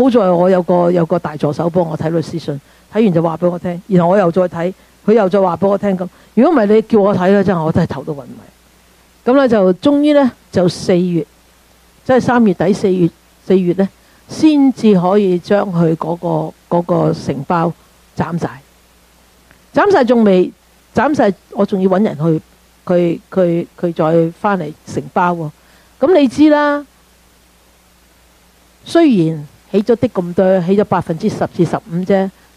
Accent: China; 我哋中国人成日讲嘛，相嗌唔好口啊嘛

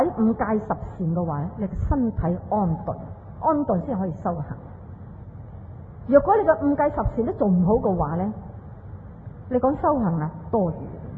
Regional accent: China; 但是到我这个时代，我是大乘，我们中国人讲大乘佛教。

